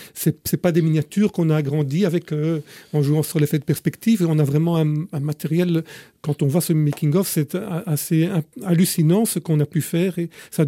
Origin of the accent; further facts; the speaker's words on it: Belgium; comme chez nous en Belgique, il y a quelques personnes qui ne l'aiment pas